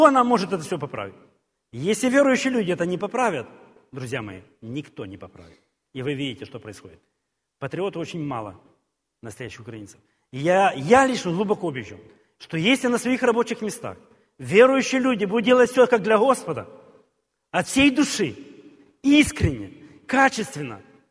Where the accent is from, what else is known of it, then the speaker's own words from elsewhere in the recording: Ukraine; Я ж как украинец.